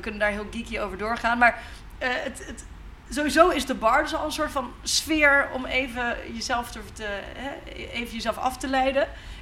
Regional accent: Breda, North Brabant, Netherlands; moved away as an adult; now in Amsterdam, Netherlands; ik kom oorspronkelijk uit Breda, de parel van het zuiden. En uiteindelijk naar Amsterdam verhuisd voor mijn studie.

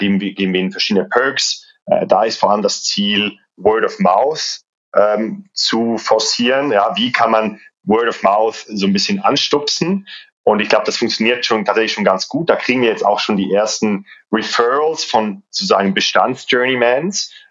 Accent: Switzerland; Ich bin tatsächlich gerade in der Schweiz. Ich komme ja aus der Schweiz, ursprünglich meine Frau auch.

